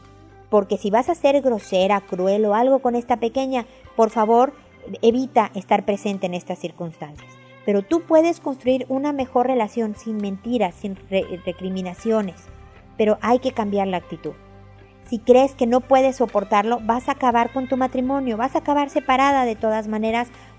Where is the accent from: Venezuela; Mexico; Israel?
Mexico; Mexico City; accent: Mexican; now in Chile; Tenemos un año viviendo en Chile y yo soy mexicana, como pueden oír por mi acento. Y el día de hoy nevó en la parte en donde yo vivo. Es increíble porque como mexicana, prácticamente chilanga, como decimos, de la Ciudad de México